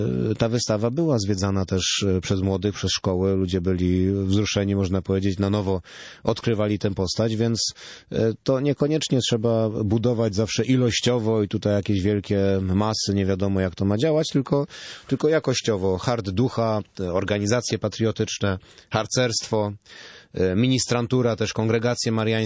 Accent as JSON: {"language": "Polish", "region": "Silesian Voivodeship", "country": "Poland", "said": "byłem niedawno u mnie na Śląsku w okręgu z kolei w Orzeszu."}